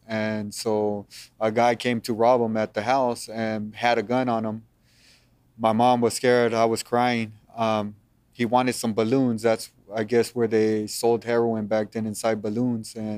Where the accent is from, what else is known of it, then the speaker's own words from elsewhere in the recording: Los Angeles, California, United States; My parents are from Mexico. So when they came over here, I was born in Los Angeles, Long Beach. I grew up in Southeast Los Angeles.